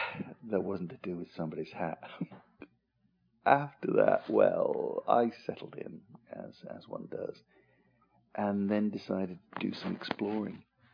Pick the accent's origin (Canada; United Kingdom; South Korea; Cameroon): United Kingdom; England; I'm an Englishman. I know what rain is like, but this is like no kind of rain I have ever seen.